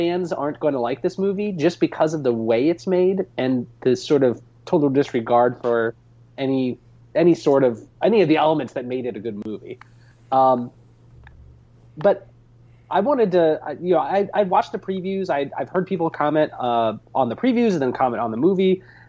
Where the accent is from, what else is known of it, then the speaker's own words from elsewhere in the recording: Midwest, United States; and I grew up in the Midwest.